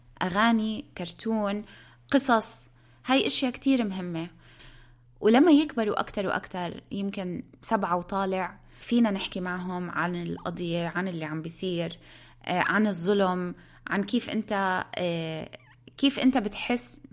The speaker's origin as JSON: {"language": "Arabic", "country": "Palestine", "said": "انا فلسطينيه, بيشوفوني مثلا الناس بيسالوني انت من وين, بقولهم انا من فلسطين."}